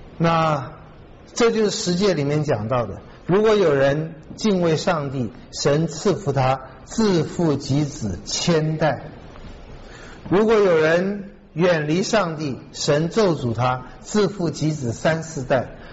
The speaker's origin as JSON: {"language": "Chinese", "country": "Taiwan", "tie": "born or raised there", "said": "我是会说中文的，大概就跟我成长的环境有关系，我是在台湾长大的嘛。"}